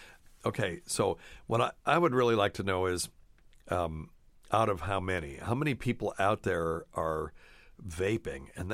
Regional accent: Appalachia, United States; buying moonshine from a guy in Appalachia, because I grew up in Appalachia, and we drove way up this mountain out of the holler on a dirt road

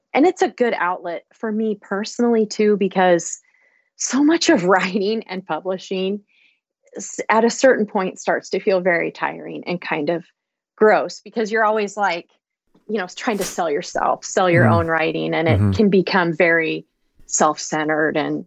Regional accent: Iowa, United States; And so I started getting involved in mental health care reform here in my home state of Iowa.

